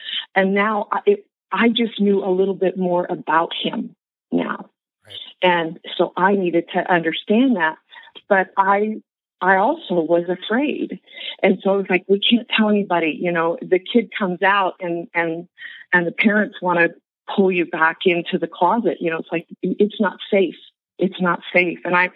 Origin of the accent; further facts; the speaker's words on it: California, United States; And so my brothers, who live in the Bay Area, I'm from California, My family, they were donating thousands.